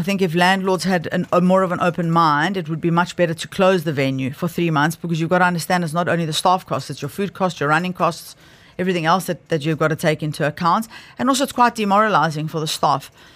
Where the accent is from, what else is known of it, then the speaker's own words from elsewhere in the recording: South Africa; born there; I was born in South Africa. I'm Greek heritage, but born in South Africa.